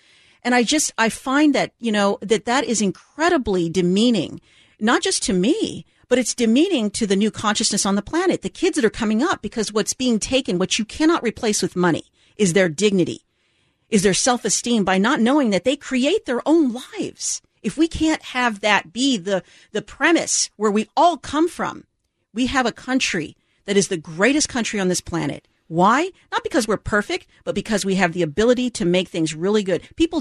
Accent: United States; as an American

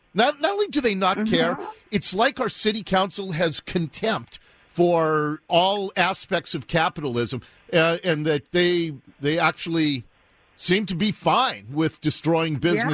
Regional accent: Seattle, Washington, United States; like I said, I grew up in Ballard, and it was like that when I was a kid

